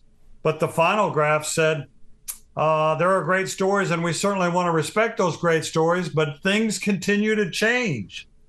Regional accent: Illinois, United States; I'm from Illinois.

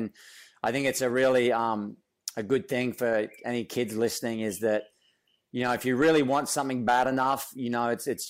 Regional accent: Australia; And I was in this tiny little town in Australia, you know, but I watched the Eddy video and knew about Hawaii

